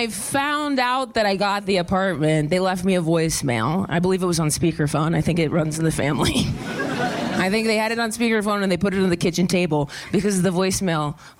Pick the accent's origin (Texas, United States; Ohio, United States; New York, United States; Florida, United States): Ohio, United States; now in Los Angeles, United States; I'm from Ohio and I didn't want to be like, I'm cold in my LA apartment